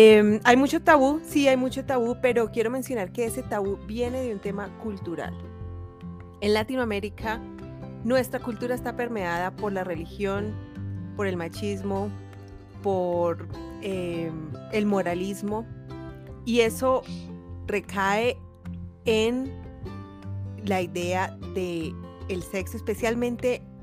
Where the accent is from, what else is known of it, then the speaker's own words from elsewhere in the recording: Colombia; Bueno, yo soy de Colombia, yo soy educadora sexual.